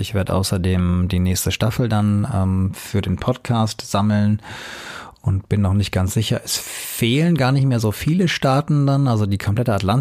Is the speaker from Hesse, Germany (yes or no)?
yes; Hanau, Hesse, Germany; ich pendel dann so zwischen Hanau, meiner Heimatstadt, und hier in München, wo das Office ist, oder Feldkirchen.